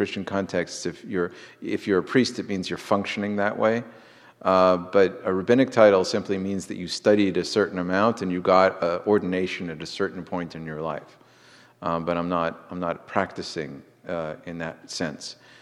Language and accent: English; Boston, Massachusetts, United States; also born or lived in Jerusalem; My whole life, my childhood, was rooted in Jerusalem. I grew up in Jerusalem, even though I was born and raised in Boston.